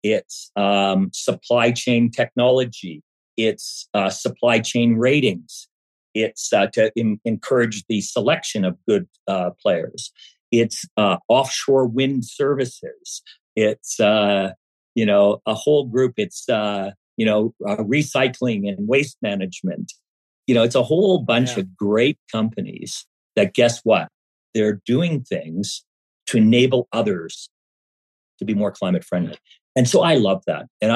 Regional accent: Vancouver, British Columbia, Canada; I come from Vancouver, Canada. I never saw a summer over 30 degrees centigrade or 90 degrees Fahrenheit.

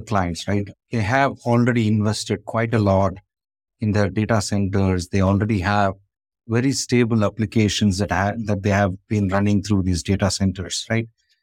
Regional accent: Bangalore, Karnataka, India; So anyway, so about me, I'm from Bangalore, India.

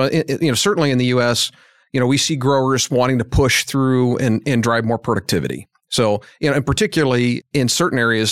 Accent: Midwest, United States; much earlier than I remembered growing up in the Midwest.

